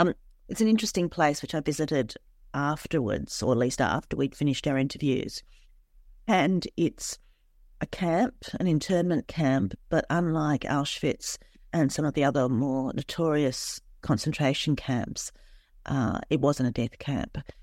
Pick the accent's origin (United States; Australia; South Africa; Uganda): Australia; Wollongong, New South Wales; also born or lived in Sydney; So when I grew up in Wollongong, and when I moved to Sydney for university, at first I lived close to the uni, and then later on my then partner and I moved out to the beaches